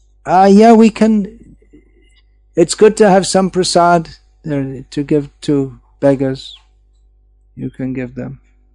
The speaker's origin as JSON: {"language": "English", "region": "South East England", "country": "United Kingdom", "said": "There are quite a few, including myself, from the towns just outside London"}